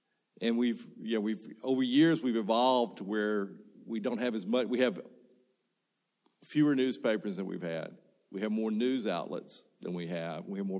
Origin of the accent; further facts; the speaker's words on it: Greenville, Mississippi, United States; I grew up in Mississippi, which you can tell. Grew up in the Mississippi Delta, which is so flat that if you stand on your toes and squint and really look far in the distance, you can see the back of your head.